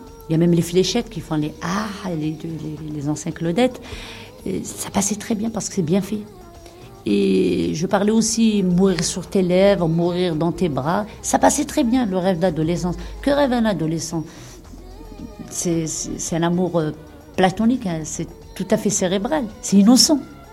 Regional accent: Algeria; je suis une vraie algérienne et je le revendique et je suis fière. Je suis une Africaine, je suis maghrébine et je suis algérienne.

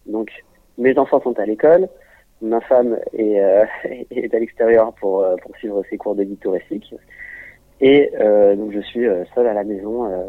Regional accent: Maisons-Alfort, Île-de-France, France; On était quasiment toute la communauté juive de Maison Alfort, parce que je viens à la base de Maison Alfort.

